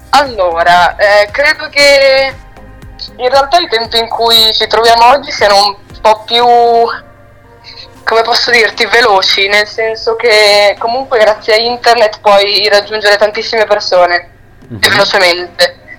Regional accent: Ferrara, Emilia-Romagna, Italy; now in Rome, Italy; io sono di Ferrara ma mi sono trasferita a Roma da un mesetto

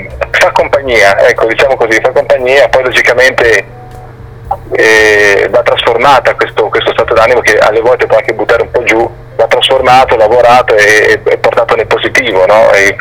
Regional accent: Trieste, Friuli-Venezia Giulia, Italy; io sono di Trieste, no?

